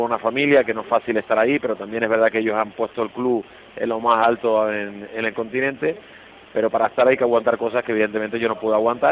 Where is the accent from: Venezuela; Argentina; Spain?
Spain; Canary Islands; accent: Canarian; aquí no se creen que sea español por mi manera de hablar canaria, y cuando llego a España, pues la verdad que ya esa jerga que tengo también México, venezolano y español, pues bastante curioso.